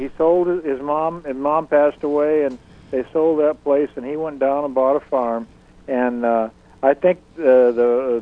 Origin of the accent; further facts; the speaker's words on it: Newton, Massachusetts, United States; Well, that's the town that I was born in. I was born in Newton Wellesley Hospital. And I lived in Newton all my life